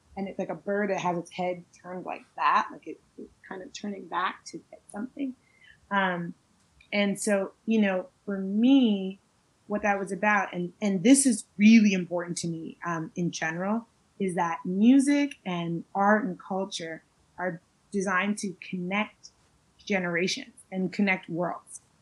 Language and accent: English; Brooklyn, New York, United States; and I grew up in Brooklyn, most of the people I knew growing up here, we lived with multiple family members